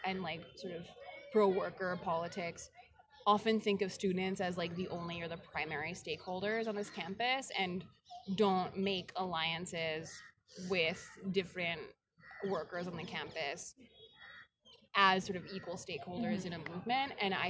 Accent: United States; I think as an American woman, I was probably sexualized in a very particular way

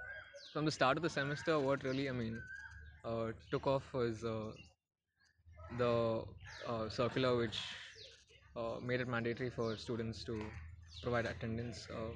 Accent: Karnataka, India; I'm from Karnataka. By family from Kerala, but I've stayed in Karnataka all my life.

